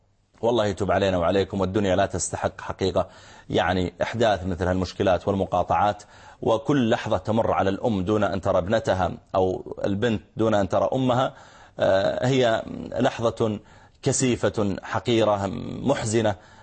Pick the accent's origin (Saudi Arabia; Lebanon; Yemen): Saudi Arabia; عندنا في السعودية